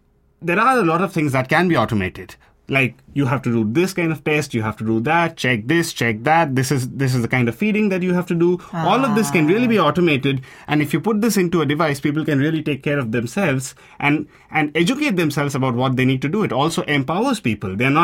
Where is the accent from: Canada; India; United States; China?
India; the mindset that we grew up with in India